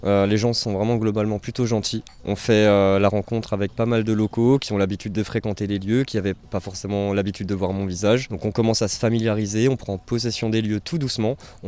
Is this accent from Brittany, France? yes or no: no; Grand Est, France; je viens d'Alsace. Plus particulièrement du Haut-Rhin, pas loin de Mulhouse.